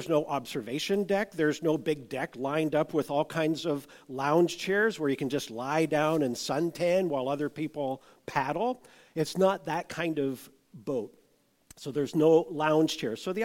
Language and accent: English; Meaford, Ontario, Canada; now in Kincardine, Canada; I grew up in Meaford on the bay. We live in Kincardine, not on the bay.